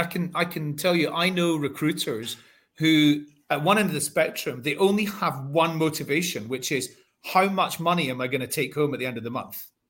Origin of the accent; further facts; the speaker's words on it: Scotland, United Kingdom; I'm just Scottish.